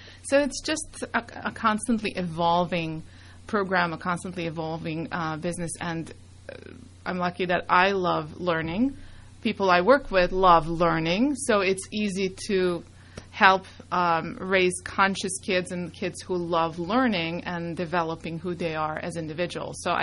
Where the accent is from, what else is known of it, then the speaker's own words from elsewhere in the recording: Serbia; English is a second language; moved away as an adult; also born or lived in Budapest, Hungary; now in United States; I was born in Serbia in Europe, and that's where I was raised.